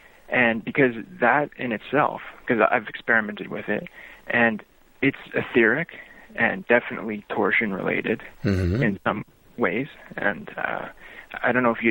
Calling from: Canada; I'm calling from Canada.

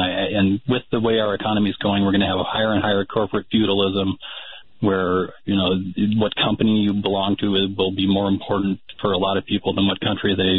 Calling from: Portland, Oregon, United States; I'm calling from Portland, Oregon. And and I've been listening to you since the 90s.

